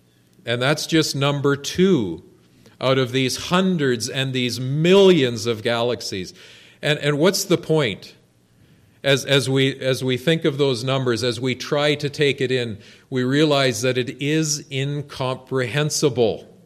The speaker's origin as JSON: {"language": "English", "town": "St. Jacobs", "region": "Ontario", "country": "Canada", "said": "I'm from the St. Jacobs area, and we've got lots of nice open country there."}